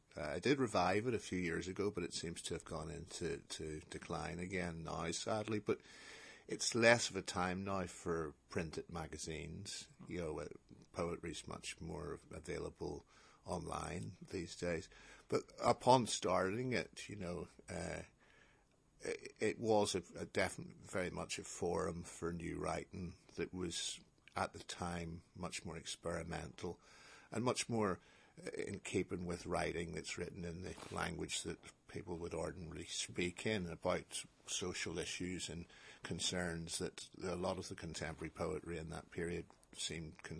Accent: Carrickfergus, Northern Ireland, United Kingdom; moved away as an adult; also born or lived in Middlesbrough / Newcastle; I was born in Carrickfergus. I grew up in the north of Ireland, and then I moved to Middlesbrough to do my BA at Teesside Poly. So I spent a few happy years in the borough and then moved to Newcastle.

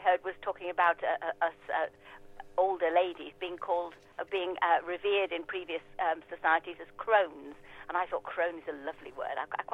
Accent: Liverpool, North West England, United Kingdom; Well, for me, yes, I was brought up in Liverpool

